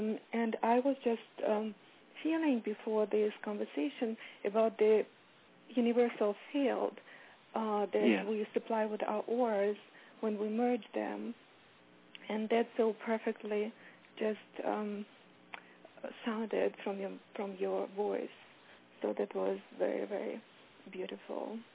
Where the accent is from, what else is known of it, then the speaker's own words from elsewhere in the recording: New York, United States; I'm from New York, and I just learned about you yesterday.